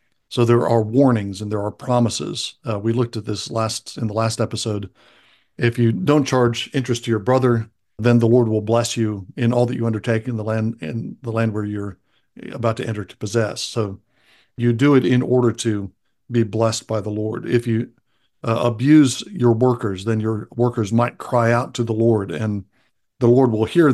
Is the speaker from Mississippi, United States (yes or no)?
no; Alabama, United States; We've just been having this discussion in my home state of Alabama currently.